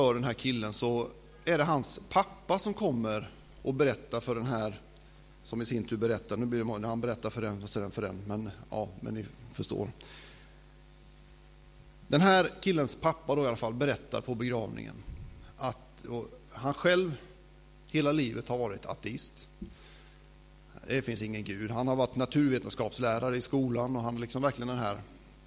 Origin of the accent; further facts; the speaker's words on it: Marieholm, Skåne, Sweden; Hemma i Marieholm så har vi haft barn- och ungdomsgrupper.